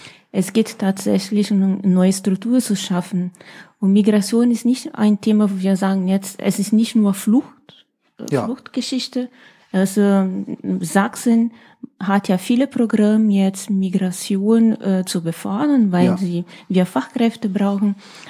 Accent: Brazil; German is a second language; also born or lived in France / Mexico; now in Dresden, Germany; ich habe in Frankreich schon gelebt, in Mexiko, in Brasilien, mein Heimat, wo ich ja geboren bin. Und ja, trotzdem fühle ich mich Dresden jetzt wohl

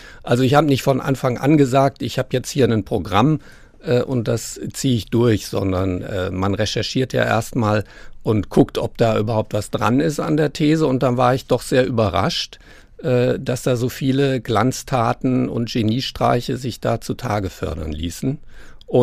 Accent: Kassel, Hesse, Germany; Also ich bin Kassler, Kasseläner, wie man will.

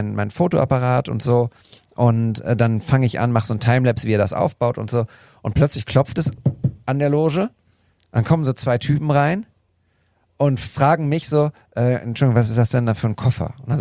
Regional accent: North Rhine-Westphalia, Germany; ich bin in der Nähe von Münster aufgewachsen

